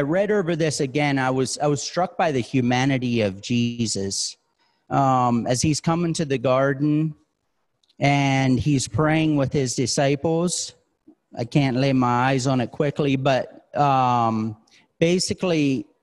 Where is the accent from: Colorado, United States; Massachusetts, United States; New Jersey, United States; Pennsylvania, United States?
Pennsylvania, United States; So I don't know how many of y'all knew I grew up in Pennsylvania. So I grew up a farm kid back in Pennsylvania.